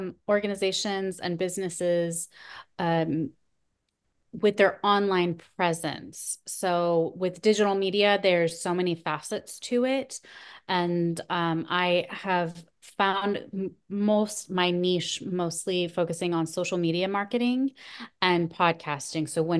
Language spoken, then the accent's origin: English; Chicago, Illinois, United States; So I am a full-time nomad. I was born and raised in Chicago